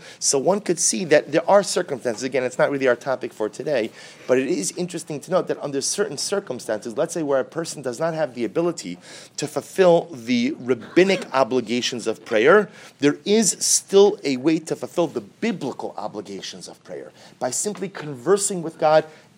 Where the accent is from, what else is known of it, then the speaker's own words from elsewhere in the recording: Pikesville, Maryland, United States; I'm from Pikesville.